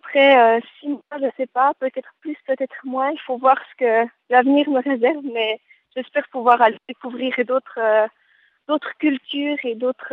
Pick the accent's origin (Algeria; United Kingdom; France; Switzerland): Switzerland; je me prenais la tête chez moi en Suisse